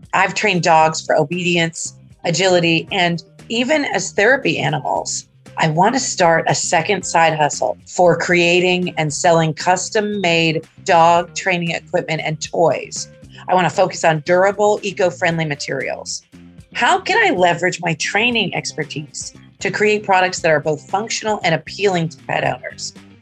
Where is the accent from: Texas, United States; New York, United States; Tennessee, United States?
Texas, United States; Houston; from Houston.